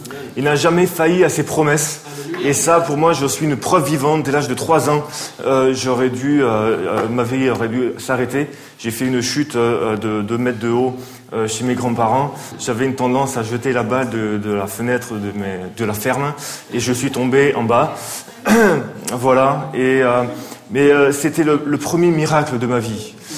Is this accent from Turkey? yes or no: no; Mulhouse, Grand Est, France; Je suis originaire de Mulhouse, de l'église de Mulhouse